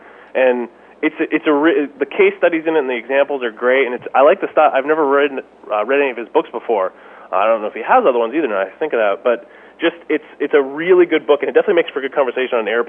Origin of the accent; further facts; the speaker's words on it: New England, United States; also born or lived in Washington, D.C.; I grew up in New England. I'm a lifelong New Englander, except when I moved to D.C. for a few years.